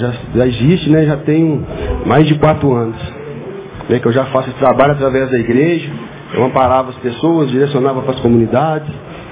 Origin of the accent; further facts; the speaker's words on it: Belo Horizonte, Minas Gerais, Brazil; Eu sou de Belo Horizonte, vim para cá para essa missão, né?